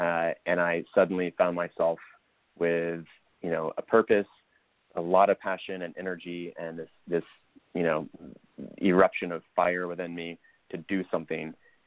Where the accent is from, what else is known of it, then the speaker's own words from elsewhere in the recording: Driftwood, Texas, United States; and I'm like, well, I'm from Driftwood, Texas. And they're like, oh, it actually is a town.